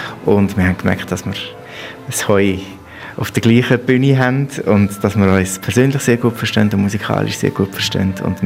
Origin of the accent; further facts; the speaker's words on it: Switzerland; Ich bin ja Schweizer, wie man gehört, und eigentlich in der ganzen Schweiz sehr regelmäßig unterwegs